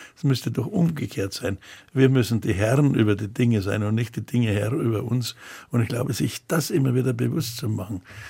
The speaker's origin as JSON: {"language": "German", "town": "Munich", "region": "Bavaria", "country": "Germany", "tie": "born or raised there", "accent": "Munich Bavarian", "said": "So bin ich da in München groß geworden. Man merkt am Münchner natürlich auch am Dialekt. Das ist nicht das reine Bayerisch, sondern es ist etwas verstädtert. Also Hochdeutsch mit bayerischer Einfärbung."}